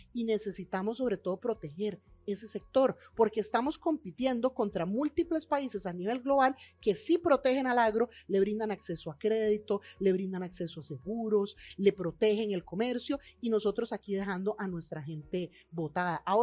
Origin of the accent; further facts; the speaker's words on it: Heredia, Costa Rica; Mi papá es oriundo de la región de Punta Arenas, de la zona sur. Mi mamá es herediana. Yo crecí en Heredia y todavía viven mis papás en Mercedes Norte de Heredia.